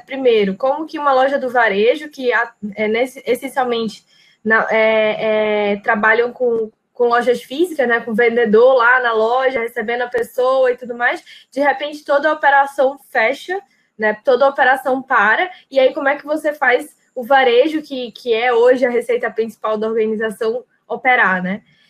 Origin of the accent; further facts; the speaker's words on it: Manaus, Amazonas, Brazil; estamos representando a região norte, né? Somos de Manaus.